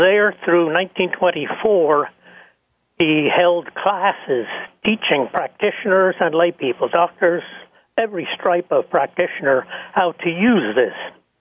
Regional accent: United States; I'm speaking as an American entitled to my views.

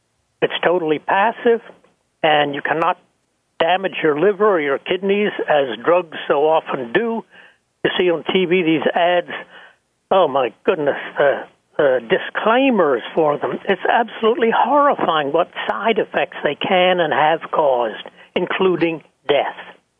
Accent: United States; I'm speaking as an American entitled to my views.

